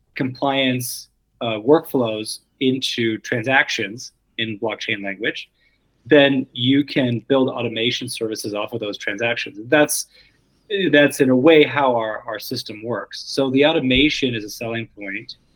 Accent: Colorado, United States; in my home state of Colorado, we have a Colorado Privacy Act.

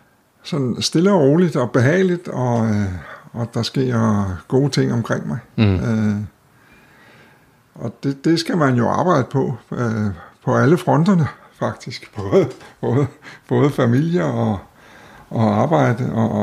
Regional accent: Odense, Region of Southern Denmark, Denmark; moved away as an adult; now in Copenhagen, Denmark; han er jo 62 år, og han er fra... Oprindeligt fra Fyn, og flyttede til København som par 20-årig, efter at have nusset rundt i Odense, som det hedder, med at gå i skole og gå på universitetet

